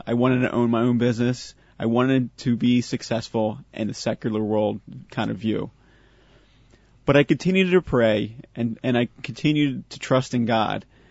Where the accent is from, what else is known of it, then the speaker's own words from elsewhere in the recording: Manoa, Pennsylvania, United States; So I went to Sacred Heart in Manoa. That's where I went to grade school, and that's my home parish now.